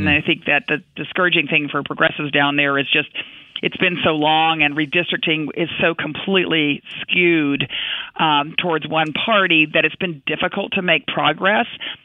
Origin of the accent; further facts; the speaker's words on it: Texas, United States; I am a Texan.